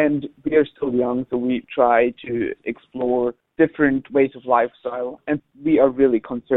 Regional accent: Switzerland; English is a second language; now in Redding, United States; I'm from Switzerland. I'm currently in Redding, California, and I'm 17 years old.

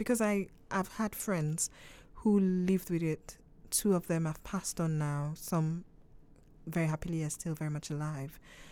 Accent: Nigeria; first language Yoruba; English is a second language; But I'm quite heavily influenced, I think, by the Nigerian literary tradition. Because my first language is Yoruba, and it's a very metaphorical language.

